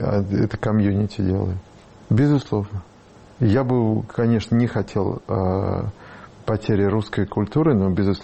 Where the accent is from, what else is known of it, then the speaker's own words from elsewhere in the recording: Russia; now in Latvia; я же россиянин